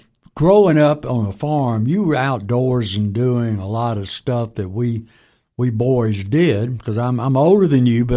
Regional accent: Mississippi, United States; we grew up in Mississippi in little, you know, rural areas and love my home birth state.

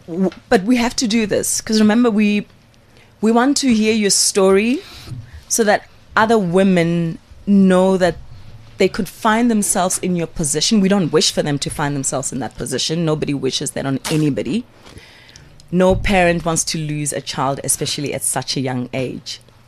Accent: Pimville, Gauteng, South Africa; I'm from Pimville, zone 3 to be precise.

